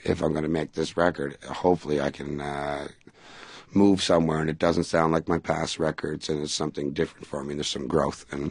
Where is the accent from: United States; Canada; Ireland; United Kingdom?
Canada; So there I was sitting as a Canadian going, wow, these are magnificent.